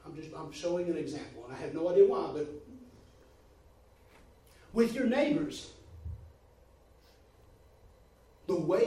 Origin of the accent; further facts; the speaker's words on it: Texas, United States; Well, we're not here from here. We're from Texas.